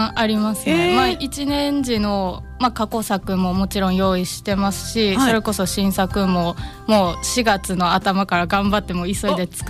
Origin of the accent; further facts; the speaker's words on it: Kurashiki, Okayama, Japan; 岡山の倉敷市になります。